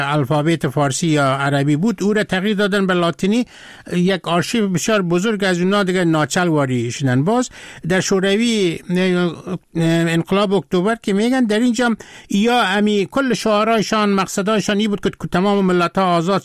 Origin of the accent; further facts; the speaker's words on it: Afghanistan; شوروی که چپه شد ما رفتم در ترکمنستان و قزاقستان